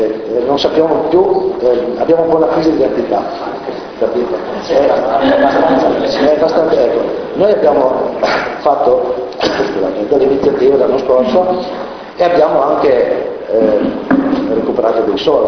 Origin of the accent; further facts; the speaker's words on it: Mombello di Torino, Piedmont, Italy; noi siamo di Mombello di Torino